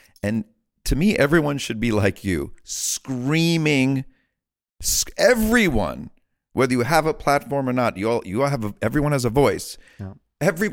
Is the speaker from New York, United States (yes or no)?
yes; Bronx, New York, United States; I experienced it a couple of times as a kid and growing up in the Bronx, like, hey, Jew, you know, whatever.